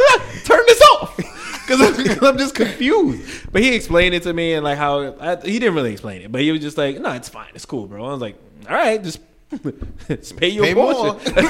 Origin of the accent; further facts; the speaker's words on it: New York, United States; But then again, it's like we're from New York.